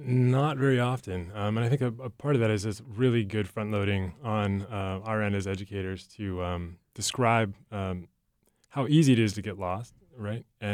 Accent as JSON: {"language": "English", "region": "Maine", "country": "United States", "tie": "born or raised there", "said": "I grew up in Maine and sort of had a secondary relationship with the outdoors until I went away to college and was inspired by moving to California"}